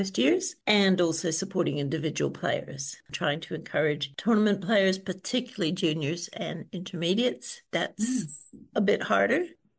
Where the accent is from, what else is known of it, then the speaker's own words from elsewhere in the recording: United States; now in New Zealand; I grew up in the United States.